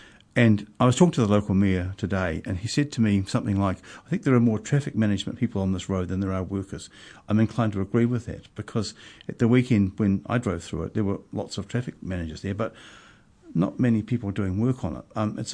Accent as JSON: {"language": "English", "region": "Wellington", "country": "New Zealand", "said": "I came up from Wellington. I'm a refugee from that part of the world, and thank God I am."}